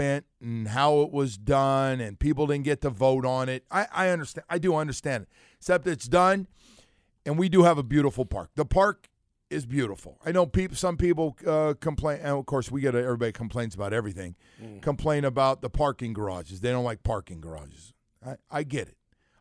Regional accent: California, United States; Like I grew up in California, they grew up in New York and never left their Yankees and Mets.

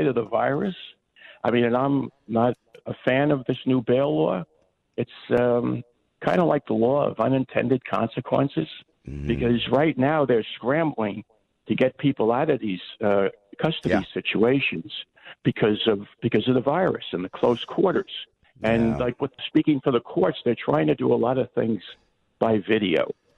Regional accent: Yonkers, New York, United States; I grew up in Yonkers, and I still live in Yonkers.

